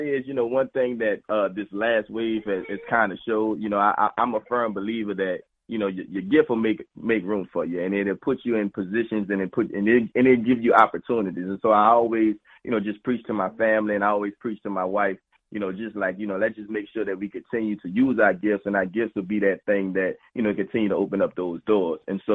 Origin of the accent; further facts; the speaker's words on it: New Orleans, Louisiana, United States; now in Slidell, United States; So we're actually from New Orleans, Louisiana. We currently stay in Slidell, but the reason that we stay in this particular area is because of Hurricane Katrina.